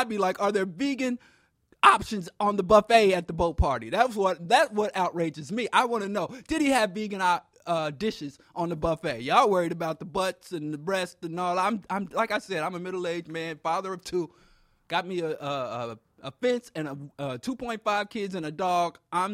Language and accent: English; Kansas City, Missouri, United States; Even in when I was growing up in Kansas City, I lived in the inner city.